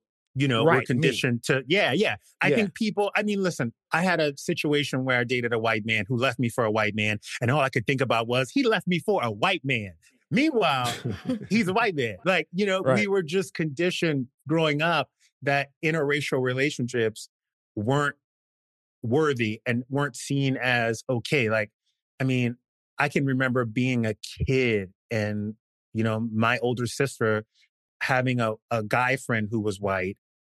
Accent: the South, United States; growing up in the South as a Black gay man, first of all, you have to deal with the Black thing.

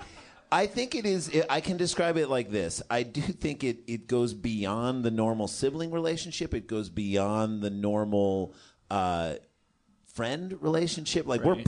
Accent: St. Louis, Missouri, United States; We grew up in St. Louis, Washington University.

